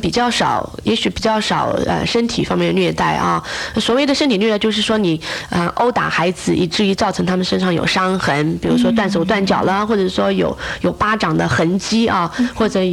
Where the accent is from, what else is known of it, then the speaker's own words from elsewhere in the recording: China; 因为我们中国人谈到性这个字，我们有很多的忌讳